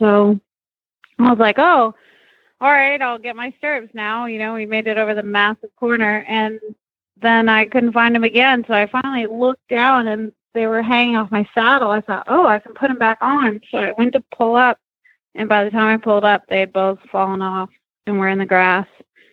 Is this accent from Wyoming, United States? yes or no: yes; Wyoming, United States; now in Southern Pines, United States; I actually grew up in Wyoming, but I'm living in Southern Pines, North Carolina. My husband's in the Army here at Fort Bragg. And so my parents are here too now.